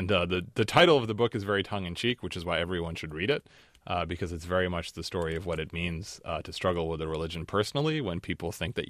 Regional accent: United States; I would say the same thing about being American sometimes. Our country has armed for many years many of these same regimes.

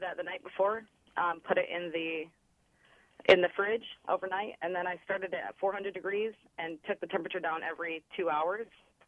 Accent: New York, United States; now in San Mateo, United States; I wanted to say that I'm from New York, and I'm living in San Mateo, California right now

